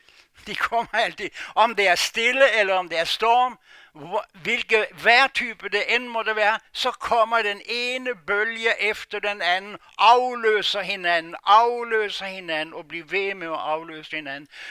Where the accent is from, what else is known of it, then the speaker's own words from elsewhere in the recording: Norway; For mig som nordmand, så er det en af de værste ord, der findes.